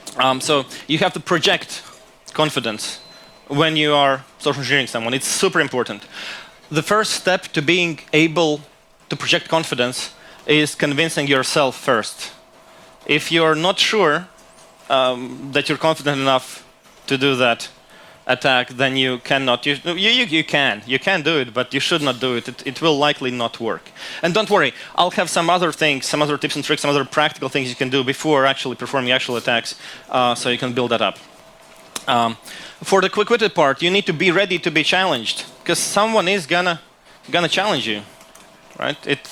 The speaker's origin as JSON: {"language": "English", "country": "Latvia", "said": "I'm from Latvia, by the way."}